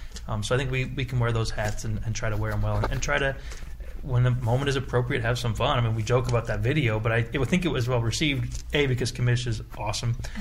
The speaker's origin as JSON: {"language": "English", "town": "Sedalia", "region": "Missouri", "country": "United States", "tie": "born or raised there", "said": "growing up in Sedalia, man, like, that's – if I could have picked my dream job, that was it."}